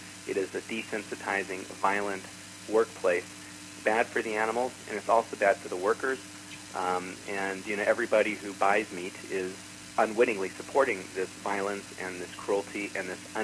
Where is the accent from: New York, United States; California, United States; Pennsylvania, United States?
California, United States; Los Angeles; Well, I grew up in the Hollywood Hills, and my interest in animals began when I saw wildlife areas being displaced